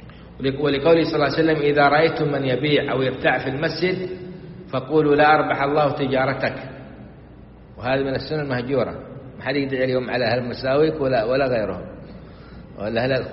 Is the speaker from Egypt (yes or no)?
no; Saudi Arabia; الآن في تنظيف المساجد عندنا في السعودية والحمد لله